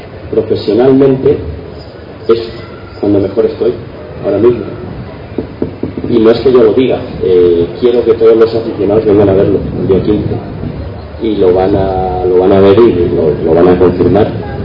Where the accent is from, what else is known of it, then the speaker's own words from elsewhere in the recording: Guijuelo, Castile and León, Spain; he tenido la suerte de sentirme querido aquí en mi pueblo, de sentirme muy apreciado aquí